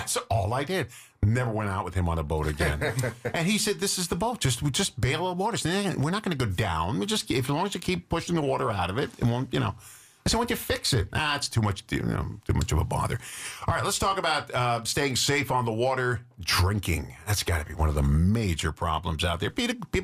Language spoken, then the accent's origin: English; Long Island, New York, United States; I grew up on Long Island, in New York City on Long Island.